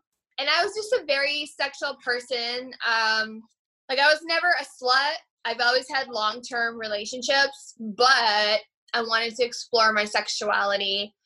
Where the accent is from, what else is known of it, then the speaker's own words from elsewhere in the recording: Toronto, Ontario, Canada; also born or lived in Ukraine; now in United States; So I'm Ukrainian born. A lot of people don't know that. They think I'm Ukrainian born, but I grew up in Toronto, Canada, 416. I'm Canadian by nationality, and then I was lucky enough to become American back in 2013.